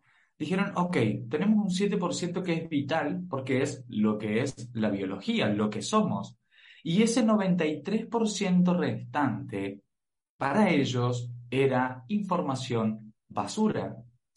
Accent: Argentina; soy argentino, tengo 24 años.

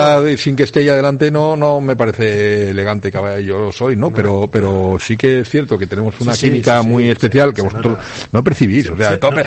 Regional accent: Valencian Community, Spain; es un pueblo, es una... Bueno, es ciudad porque es una, valenciana, somos ciudad, somos pedanía de Valencia.

